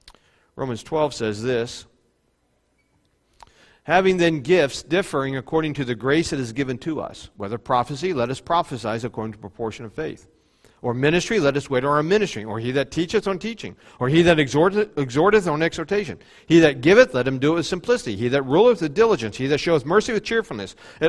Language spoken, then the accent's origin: English; Maysville, United States; I grew up in Maysville. I was a bus kid.